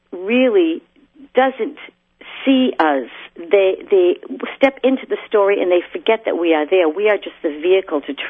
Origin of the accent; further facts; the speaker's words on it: Boston, Massachusetts, United States; accent: Boston; Thank you, my Boston accent, yes.